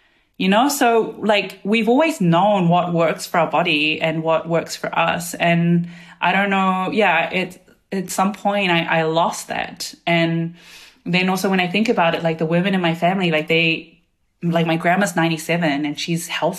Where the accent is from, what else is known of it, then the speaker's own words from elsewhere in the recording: New Zealand; I grew up in New Zealand, so I grew up with Western culture